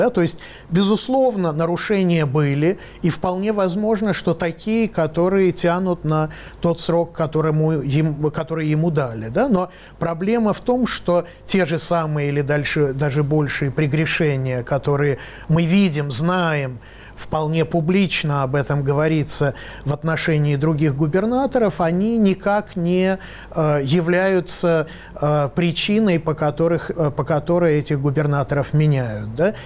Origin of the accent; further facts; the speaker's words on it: Moscow, Russia; я как москвич, который последние два года ощущает, что у него украли просто лето